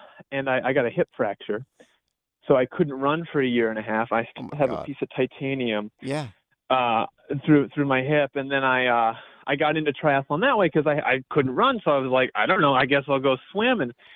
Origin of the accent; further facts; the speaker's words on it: Huntsville, Alabama, United States; I grew up in Huntsville, Alabama, of all places.